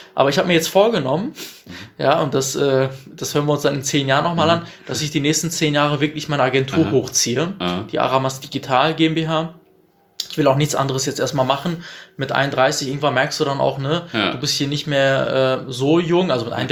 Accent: Bielefeld, North Rhine-Westphalia, Germany; Und dann noch als Bielefelder, das war echt grandios.

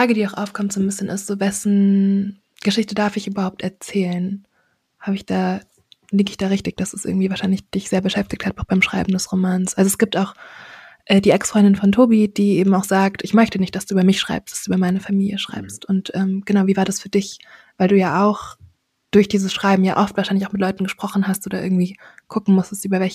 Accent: Frankfurt, Hesse, Germany; now in Leipzig, Germany; Wir sind beide in Frankfurt aufgewachsen und sind jetzt beide in Leipzig

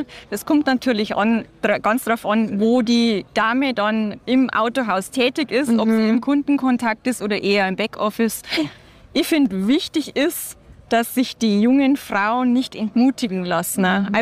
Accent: Berlin, Germany; born there; Baujahr 85, geboren in Berlin.

